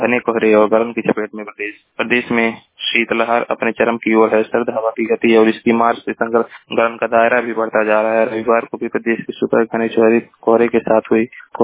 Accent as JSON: {"language": "Hindi", "town": "Maharajganj", "region": "Uttar Pradesh", "country": "India", "said": "मजीरा महाराजगंज का निवासी हूँ।"}